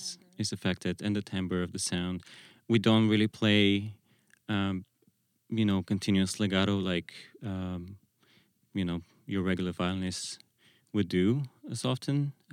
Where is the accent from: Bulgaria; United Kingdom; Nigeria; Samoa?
Bulgaria; Sofia, Sofia City; English is a second language; now in Oregon, United States; I do live in Oregon. But I'm from Sofia, Bulgaria, originally.